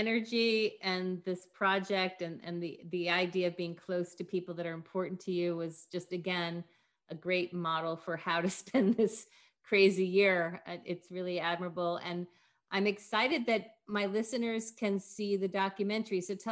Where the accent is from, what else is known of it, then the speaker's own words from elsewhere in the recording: Kingston, New York, United States; I was born in Kingston. I spent my summers on the Hudson River, and I'm in New York State, grew up in New York State.